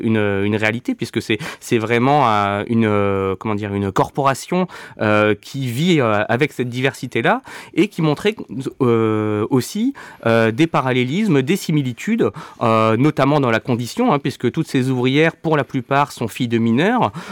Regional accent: Avion, Hauts-de-France, France; j'ai 35 ans, j'ai grandi à Avion dans le bassin minier, j'ai fait des études de cinéma à Lille

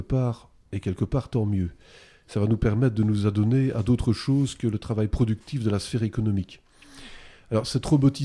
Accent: Belgium; puisque je suis belge

